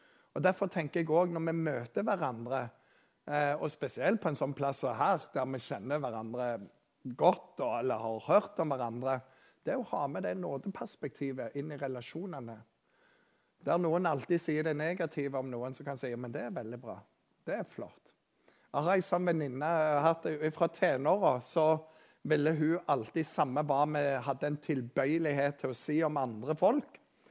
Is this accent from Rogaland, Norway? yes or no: yes; Rogaland, Norway; der jeg kommer fra på Jæren